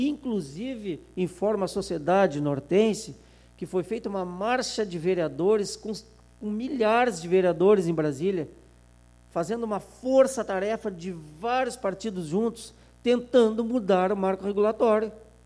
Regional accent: Portugal; now in Brazil; Porque eu sou bem sincerão, sou português

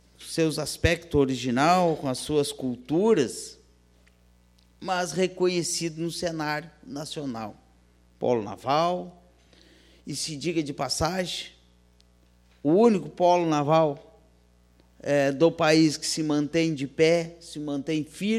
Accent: São José do Norte, Rio Grande do Sul, Brazil; Não reconheço São José do Norte só como pessoa pública, mas sim, né, como o local onde eu nasci, me criei

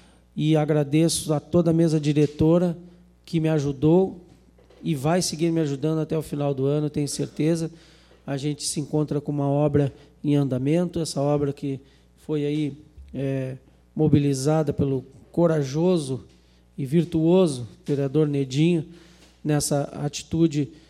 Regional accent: São José do Norte, Rio Grande do Sul, Brazil; me orgulho muito de ser nortense, tenho amor à minha terra

